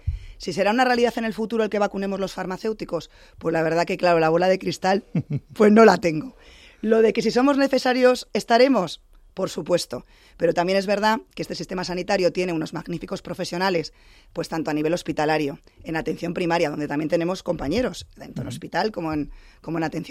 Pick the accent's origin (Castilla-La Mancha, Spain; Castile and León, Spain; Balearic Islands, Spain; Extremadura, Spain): Castile and León, Spain; déjame nombrar una de Castilla y León, de mi tierra